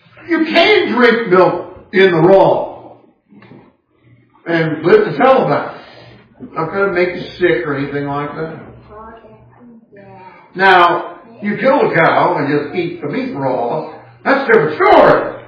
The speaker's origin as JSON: {"language": "English", "town": "Castro Valley", "region": "California", "country": "United States", "tie": "born or raised there", "said": "Not a city boy. You probably figured that out already if I hadn't told you. I grew up in Castro Valley, California. A little hick town of 53,000."}